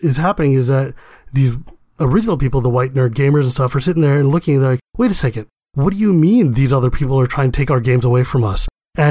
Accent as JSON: {"language": "English", "country": "United States", "said": "I'm from America."}